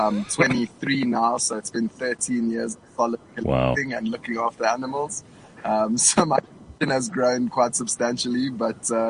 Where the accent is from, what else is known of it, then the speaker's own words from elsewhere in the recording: Durban, KwaZulu-Natal, South Africa; born there; I was born in Durban